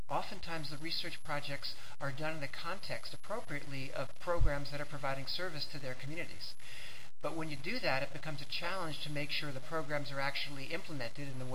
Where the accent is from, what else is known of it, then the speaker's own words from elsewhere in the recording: Seattle, Washington, United States; I'm from Seattle. I work for the local health department there.